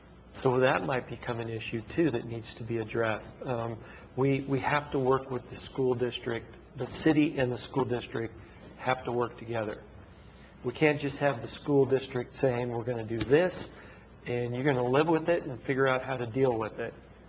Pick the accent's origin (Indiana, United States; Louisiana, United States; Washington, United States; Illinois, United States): Washington, United States; Bellingham; I grew up in Bellingham at a school that was right downtown in Bellingham.